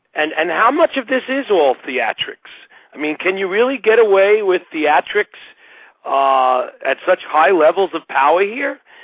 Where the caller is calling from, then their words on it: New York, United States; I'm calling from New York.